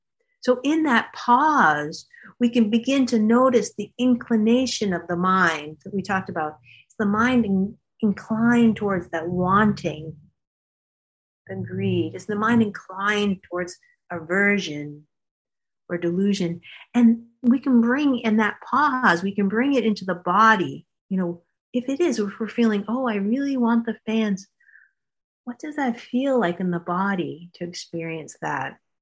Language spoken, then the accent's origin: English; Ireland; I'm Irish. I should be having these baked potatoes.